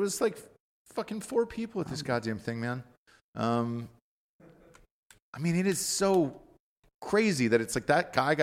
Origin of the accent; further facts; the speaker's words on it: Georgia, United States; also born or lived in Los Angeles; Just out of curiosity, and I'm from Georgia, if I was living in Georgia and the president was in my state